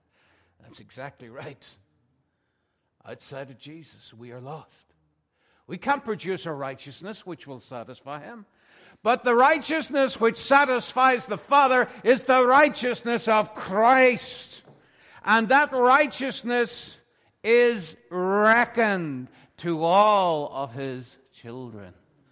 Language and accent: English; Ireland; I grew up that way in Ireland